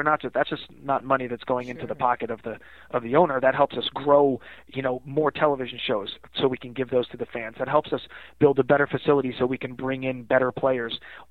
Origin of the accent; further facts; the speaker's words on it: East Coast, United States; I come from the East Coast where we had concrete and we played basketball every day, right? That was where I came from.